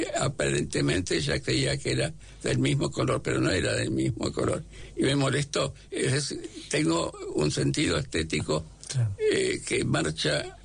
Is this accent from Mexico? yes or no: no; Buenos Aires, Argentina; Y yo quiero Buenos Aires, soy evidentemente un porteño. Yo nací en Belgrano